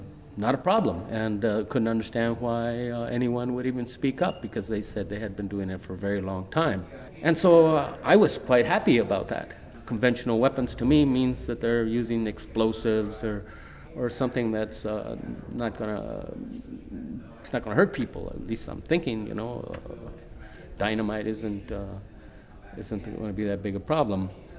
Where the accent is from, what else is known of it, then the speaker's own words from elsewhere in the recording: Socorro, New Mexico, United States; Hurt my back quite badly, and so I went back to Socorro, New Mexico, which was my hometown. I had not been there for several years.